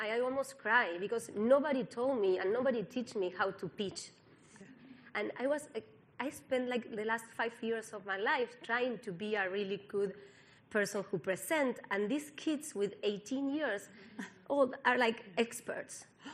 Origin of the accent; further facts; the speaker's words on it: Uruguay; English is a second language; now in Argentina; I am based in Argentina. I am from Uruguay, so I started in Uruguay.